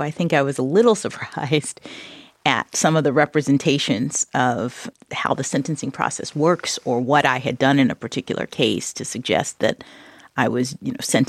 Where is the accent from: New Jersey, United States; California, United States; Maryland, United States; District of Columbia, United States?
District of Columbia, United States; Washington; born there; My parents were both teachers when I was born, and I was born in Washington, D.C.